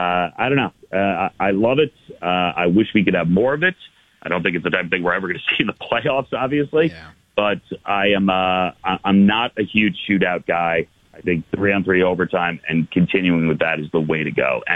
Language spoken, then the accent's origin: English; New York, United States; I grew up in New York, and you know, to me, it's like if the Yankees came out and said we're going to rebuild